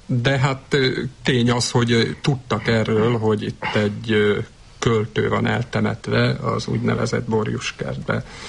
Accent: Hungary; born or raised there

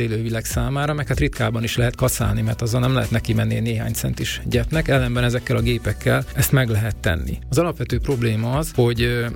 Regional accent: Debrecen, Hajdú-Bihar, Hungary; Én Debrecen egyik lakótelepén nőttem fel

